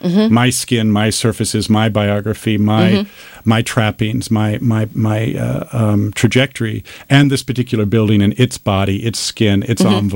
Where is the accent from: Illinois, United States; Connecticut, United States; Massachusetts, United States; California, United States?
Connecticut, United States; Hamden; I grew up in New Haven, in Hamden, ultimately, right mm-hmm. outside New Haven, attended Educational Center for the Arts in New Haven.